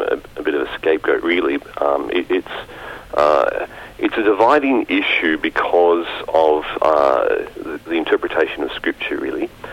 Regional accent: Australia; I'm an Australian at heart and I want to stay in Australia.

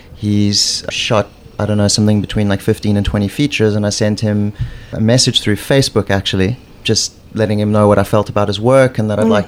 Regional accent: South Africa; Actually, it's I'm from South Africa originally.

